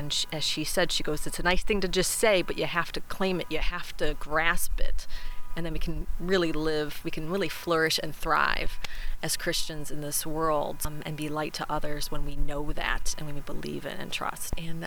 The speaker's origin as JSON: {"language": "English", "town": "Cleveland", "region": "Ohio", "country": "United States", "lives_now": "Michigan, United States", "said": "I'm originally from Cleveland. I moved to Michigan a couple years ago, so I'm in the Archdiocese of Detroit"}